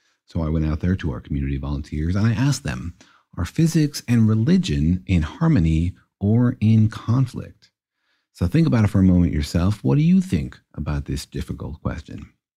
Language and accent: English; Los Alamos, New Mexico, United States; when I was growing up in Los Alamos, you know, physics was in the air. There were physicists everywhere. People were doing physics all over the place. You know, it's a small mountain town, and it's really dominated by the lab.